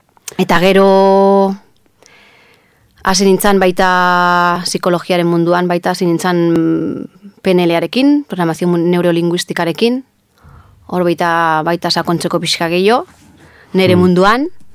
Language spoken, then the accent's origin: Basque; Barcelona, Catalonia, Spain; now in San Sebastián, Spain; Donostitik anator, ez naiz hemengoa, Donostikoa, Bartzelonakoa naiz. Etorri nintzen bizitzea hemen orain dela 13 urte.